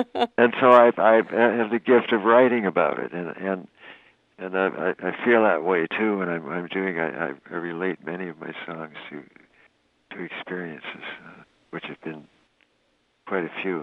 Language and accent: English; Canada; I as a Canadian onlooker, but I still felt like I was part of it.